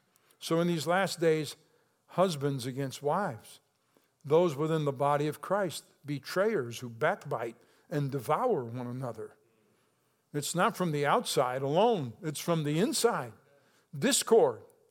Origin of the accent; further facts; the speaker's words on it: United States; I also am grateful and thankful that I'm an American, and I love my country too, right?